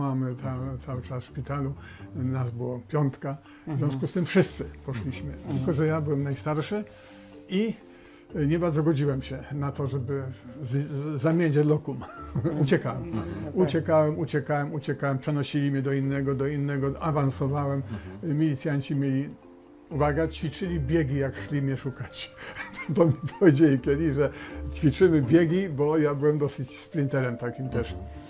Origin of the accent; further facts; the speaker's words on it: Silesian Voivodeship, Poland; ja byłem jestem Ślązakiem, rodzice też